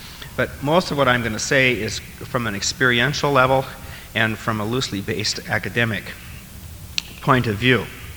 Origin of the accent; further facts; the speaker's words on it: Seattle, Washington, United States; and I come from Seattle and have been working in worshiping and making music and worshiping congregations most of my life.